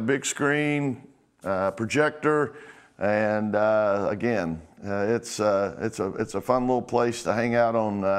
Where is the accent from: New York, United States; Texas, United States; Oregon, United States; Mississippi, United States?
Texas, United States; Dallas; Hey, I grew up in Dallas, folks.